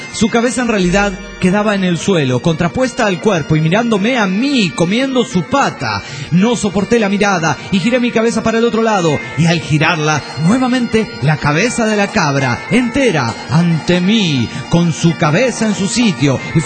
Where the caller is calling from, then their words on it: Villahermosa, Tabasco, Mexico; de Villahermosa, Tabasco, México.